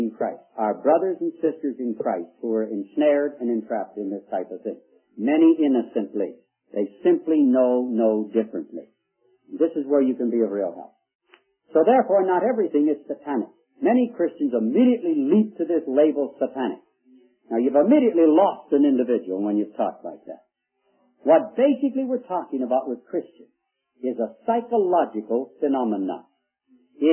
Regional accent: Canada; I grew up in the Canadian system, both supported by the government.

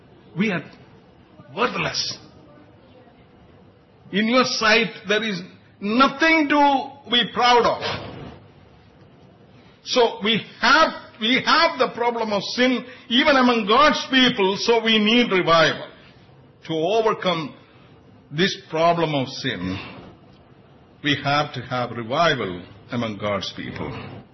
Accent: United States; When I go to India, I always tell them that never mention that I am from United States.

